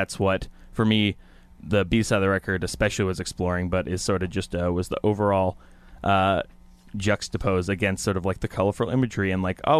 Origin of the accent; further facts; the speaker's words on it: Vancouver, British Columbia, Canada; now in Toronto, Canada; I'm from Vancouver.